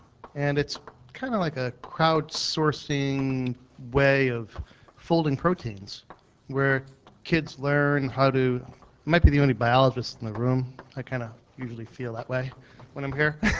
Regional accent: Hartford, Connecticut, United States; Oh, I'm Hartford, Connecticut.

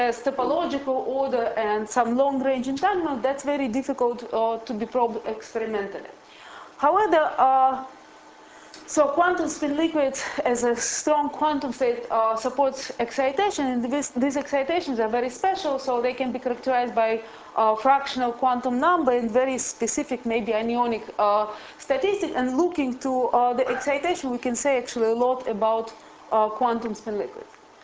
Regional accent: Minnesota, United States; I'm also from Minnesota.

